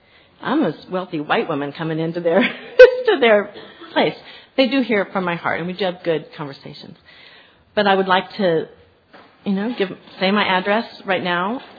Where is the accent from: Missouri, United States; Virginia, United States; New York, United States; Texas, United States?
Texas, United States; Houston; moved away as an adult; now in Nigeria; I'm from Houston, but 3.5 years ago, I got sent to Africa. I got sent to Nigeria